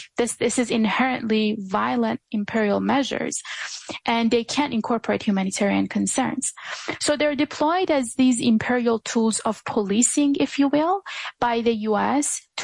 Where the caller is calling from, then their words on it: Ottawa, Ontario, Canada; such as Canada, I'm calling from Ottawa today